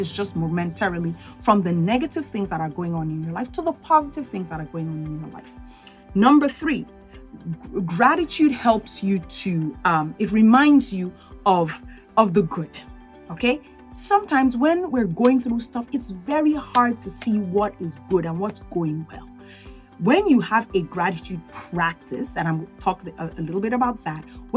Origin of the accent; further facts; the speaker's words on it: Nigeria; I don't know if you know, I am Nigerian. I grew up in Nigeria, and a lot of Nigerians during that time go to boarding school for high school.